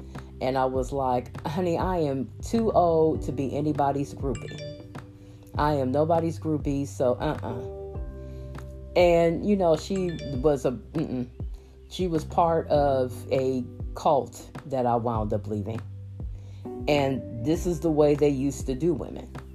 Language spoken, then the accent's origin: English; Massillon, Ohio, United States; also born or lived in Canton; I'm from Canton. Okay. I actually grew up in Massillon, Ohio. So we were around football.